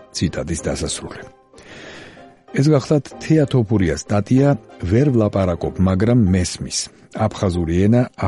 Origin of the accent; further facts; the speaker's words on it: Abkhazia, Georgia; მაგრამ ლაპარაკით რა თქმა უნდა ვლაპარაკობ, რადგან აფხაზი ვარ. მართალია, დედა არ მყავს აფხაზი